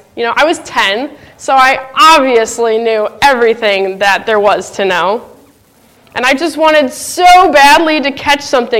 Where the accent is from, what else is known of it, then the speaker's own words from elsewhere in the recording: Portage, Indiana, United States; I'm from Portage, Indiana, which is right by the lakefront